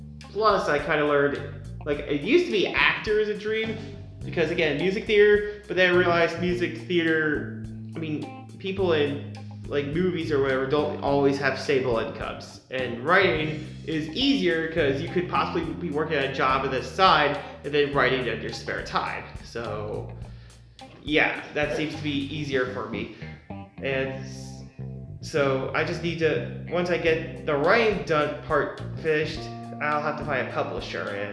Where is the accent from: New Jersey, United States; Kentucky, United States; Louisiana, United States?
Kentucky, United States; Covington; I'm from Latonia, Covington, so I'm new to Westside.